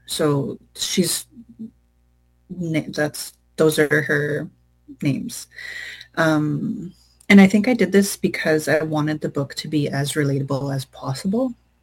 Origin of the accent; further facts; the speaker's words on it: Hartley Bay, British Columbia, Canada; also born or lived in Kitimat, Canada; that I'm from Tashku Aragitluch Madam, which is colonially known as Hartley Bay, but also known as Skitgat. I'm also from Kitimat, which is Haisla territory, and I've been adopted into the Helsic Nation. I said that my clan is Killawell